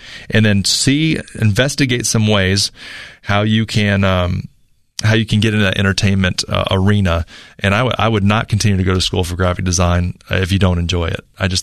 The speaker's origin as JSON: {"language": "English", "region": "North Carolina", "country": "United States", "tie": "born or raised there", "said": "Got an email today from Angela from my home state, North Carolina."}